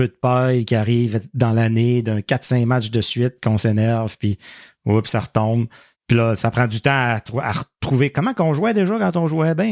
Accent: Quebec, Canada; accent: Saguenay; je pense que je fais rire de moi avec mon fameux accent du Saguenay

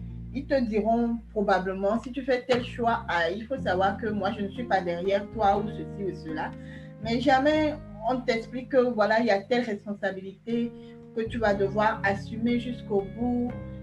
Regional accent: Togo; Je suis une Togolaise de 29 ans.

